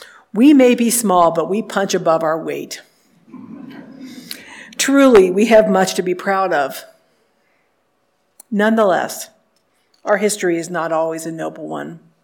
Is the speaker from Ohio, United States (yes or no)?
yes; Cincinnati, Ohio, United States; Tales of these famous difficult times seemed so foreign to a kid growing up in suburban Cincinnati in the 1960s and 70s.